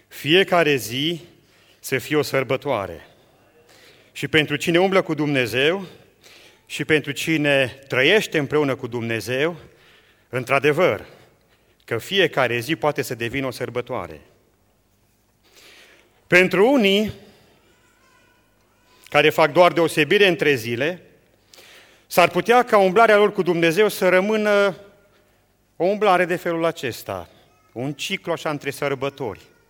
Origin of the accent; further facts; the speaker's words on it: Romania; vorbim de român, că suntem români.